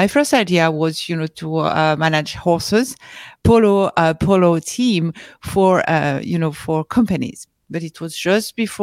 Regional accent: France; English is a second language; moved away as an adult; now in New York, United States; I was, of course, born and raised in France, as you can see with my accent. And I moved to New York 5 years ago.

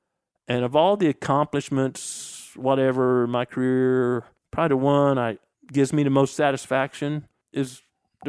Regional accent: the Ozarks, United States; Yeah. So again, I was raised in the Ozarks, and I clearly remember the first deer I ever saw.

